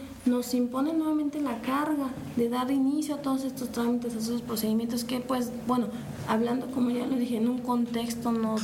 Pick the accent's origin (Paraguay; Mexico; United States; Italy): Mexico; no nosotros como abogados, sino todos como mexicanos